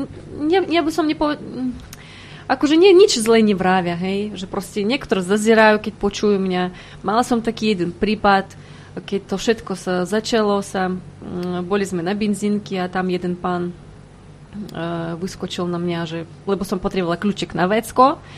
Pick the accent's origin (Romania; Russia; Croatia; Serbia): Russia; Slovak is a second language; now in Slovakia; som povedala, že nie som Ukrajinka, proste som Ruska a rozumiem všetko, čo mi rozprávate.